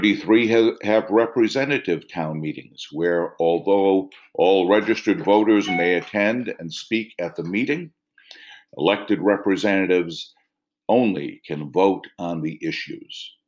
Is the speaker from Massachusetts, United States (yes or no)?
yes; Hubbardston, Massachusetts, United States; In addition to teaching, I am also an elected official in my hometown of Hubbardston, Massachusetts.